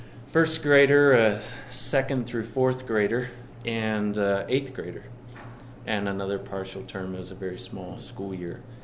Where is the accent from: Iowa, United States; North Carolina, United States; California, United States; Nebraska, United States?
California, United States; Squaw Valley; also born or lived in Richmond, Missouri; I grew up there in Squaw Valley, about 20 years now. Lived there, and before that was Richmond, Missouri.